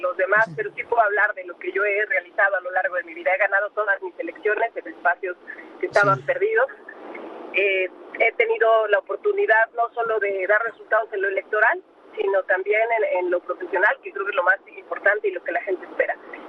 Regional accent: Ecatepec, State of Mexico, Mexico; Como te decía, yo crecí en Ecatepec y a mí me duele mucho saber que yo podía a los 10, 11 años salir a jugar a la calle

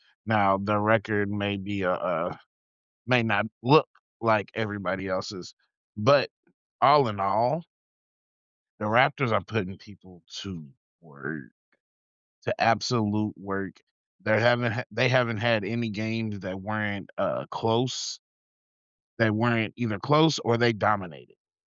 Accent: Louisville, Kentucky, United States; You know, I'm from Louisville, so

